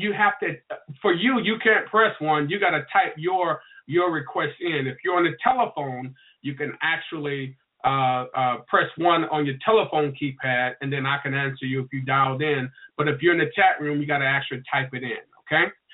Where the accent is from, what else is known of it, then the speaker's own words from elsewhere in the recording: Albany, Georgia, United States; I will not be limited from the fact that I'm from Albany, Georgia, and I might speak with a slang and I might not cross every T and dot every I.